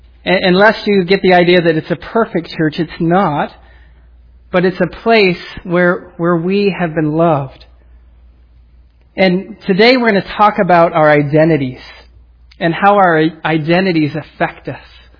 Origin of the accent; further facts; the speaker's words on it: Cottonwood, California, United States; now in Vallejo, United States; as a kid growing up in Cottonwood, I never thought I would live in the Bay Area.